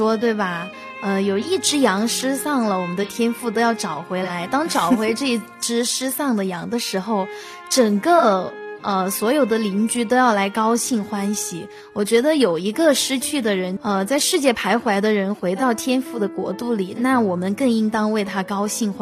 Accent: Sichuan, China; 我们住在乡下嘛，然后没有电视机，就只有一个收音机。我记得那时候每天的话，在下午的1点到2点半，在我们四川这边的音乐频道有一档节目

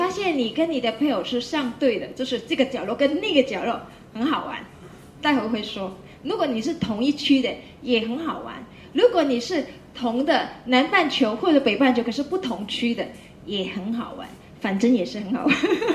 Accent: Hong Kong; 香港岛有一个叫电车哈、啊，我们香港人就叫它叮叮

